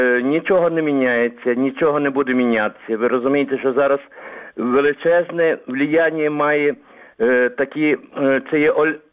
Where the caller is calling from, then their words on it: Ivano-Frankivsk Oblast, Ukraine; Прикарпаття.